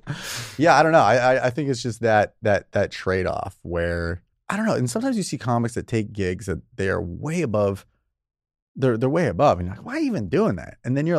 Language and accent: English; California, United States; The Southern California, like an hour from here.